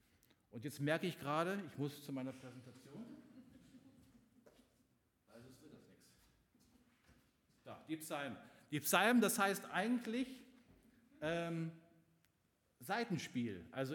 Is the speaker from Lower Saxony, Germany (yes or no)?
yes; Abbesbüttel, Lower Saxony, Germany; Ich komme aus Abbesbüttel, das ist auch Landkreis Gifhorn, nur ein bisschen Richtung Braunschweig orientiert.